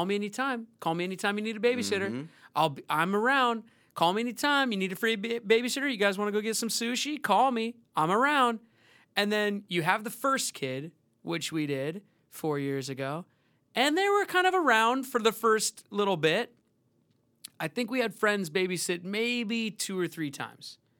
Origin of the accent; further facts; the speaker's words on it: Seattle, Washington, United States; now in Los Angeles, United States; See, we don't have family in town, and so because I'm from Seattle, she's from Atlanta